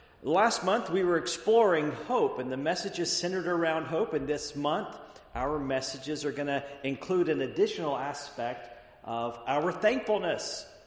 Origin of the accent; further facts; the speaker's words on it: Texas, United States; I come from Texas. I think about myself as Texas not necessarily being part of the heartland, because it is it's a Gulf state.